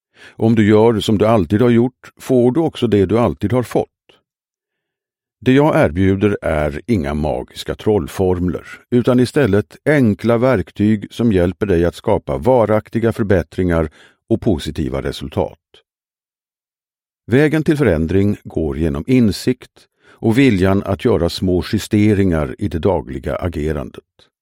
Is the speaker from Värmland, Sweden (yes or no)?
no; Norrköping, Östergötland, Sweden; Jag föddes 1973 i Norrköping och växte upp med mina föräldrar och tre syskon, varav jag är näst äldst.